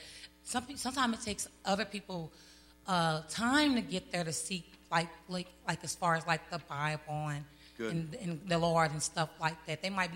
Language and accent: English; Oklahoma, United States; moved away; I'm actually from Oklahoma. I've been here for almost 6 months now. And so this is way different compared to what I grew up in.